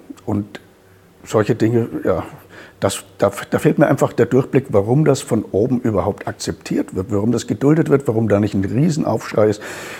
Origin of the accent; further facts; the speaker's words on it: Bavaria, Germany; Ich bin Bayer, ne, und komme trotzdem nach Berlin.